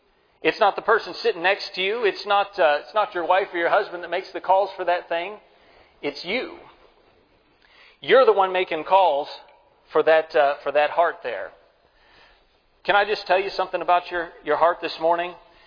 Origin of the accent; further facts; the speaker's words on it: United States; As an American, I can understand that.